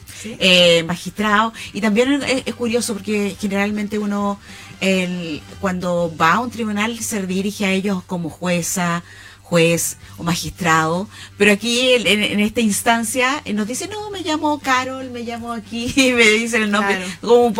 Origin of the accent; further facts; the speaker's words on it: Coquimbo, Chile; Nosotros somos de aquí, de Coquimbo soy yo por lo menos.